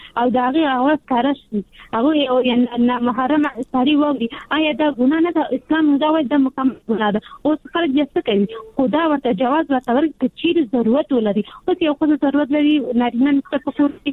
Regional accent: Peshawar, Khyber Pakhtunkhwa, Pakistan; زما پیدایش په پیښور کې شوې ده زه په پیښور کې لوی شوې ما

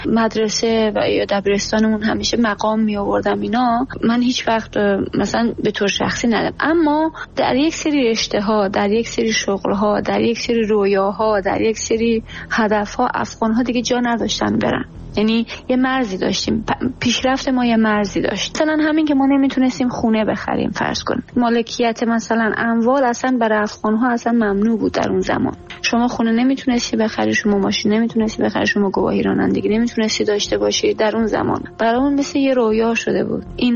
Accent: Iran; من در ایران به دنیا آمدم، جزو نسل دوم مهاجرت هستم در ایران.

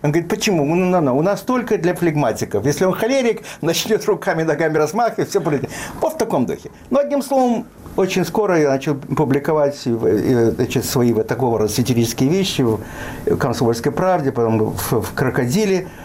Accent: Odesa, Odesa Oblast, Ukraine; Родился и вырос в Одессе, и это предопределило многие вещи в моей жизни, хотя я упорно сопротивлялся этому. В таком смысле, родился в Одессе в 37-м году

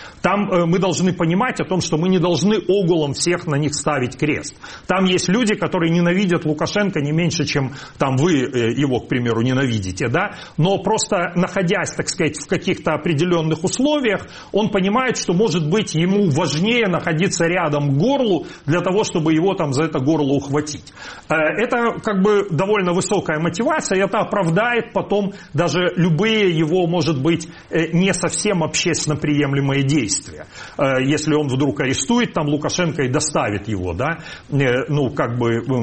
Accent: Belarus; мы, белорусы

